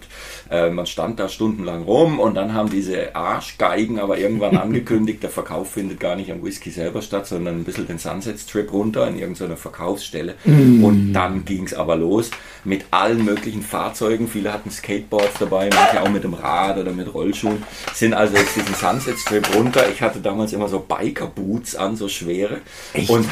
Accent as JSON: {"language": "German", "country": "United States", "tie": "born or raised there", "said": "als wir eben mit den Jungs aus meinem Heimatort in den USA waren."}